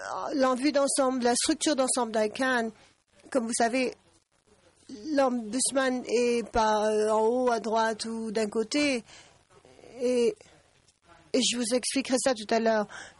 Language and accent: French; New Zealand; French is a second language; Mais je suis de Nouvelle-Zélande. Ça me rend un peu plus indépendant parce que je suis au bout du monde, en fait.